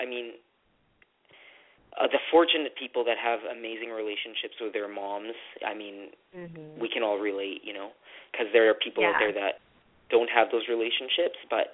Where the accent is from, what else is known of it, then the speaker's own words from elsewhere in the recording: Canada; born there; I am of Filipino descent. I'm Canadian-born, but I am Filipino ethnicity.